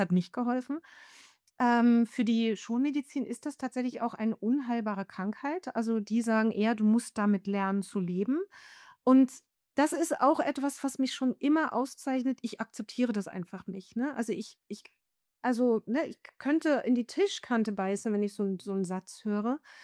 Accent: Lutherstadt Wittenberg, Saxony-Anhalt, Germany; born there; auf die 50 zu. Zumindest im nächsten Jahr ist es dann soweit. Geboren bin ich tatsächlich in Lutherstadt Wittenberg, wo der gute Luther seine Thesen an die Wand geschlagen hat.

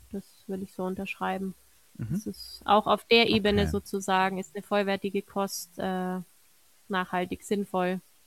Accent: Tyrol, Austria; als Tirolerin

